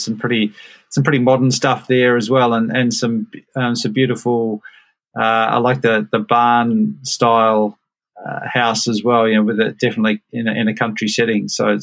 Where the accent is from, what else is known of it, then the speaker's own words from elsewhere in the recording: Adelaide, South Australia, Australia; moved away; I grew up in Adelaide and I've seen that over the last couple of decades when I've gone back to South Australia, I've seen more and more awareness.